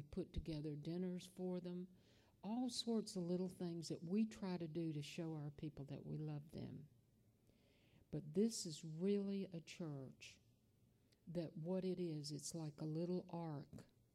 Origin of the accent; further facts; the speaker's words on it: Scotland, United Kingdom; I'm Scottish, just like some of these Scotties are in here.